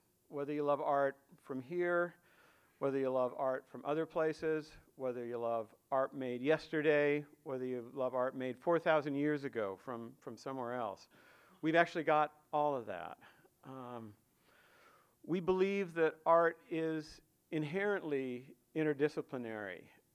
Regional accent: Corvallis, Oregon, United States; As Joel said, I'm originally from Corvallis and worked in Portland early in my career and then was working other places.

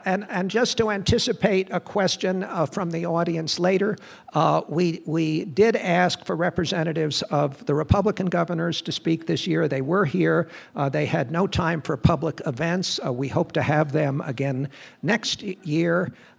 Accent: Connecticut, United States; it's my great pleasure to welcome my home state governor, Dan Malloy of Connecticut.

